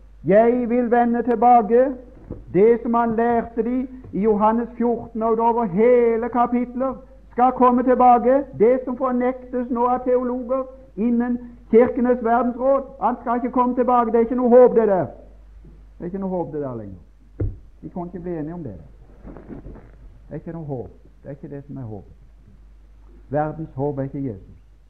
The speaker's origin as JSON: {"language": "Norwegian", "town": "Mosby", "region": "Agder", "country": "Norway", "tie": "born or raised there", "said": "når jeg kjørte med hest hjemme på Mosby og skulle på skogen etter høy eller ved"}